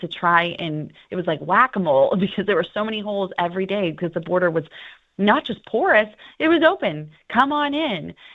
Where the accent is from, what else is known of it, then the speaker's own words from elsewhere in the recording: Missouri, United States; now in Virginia, United States; And I'm originally from Missouri, and we felt it up there too.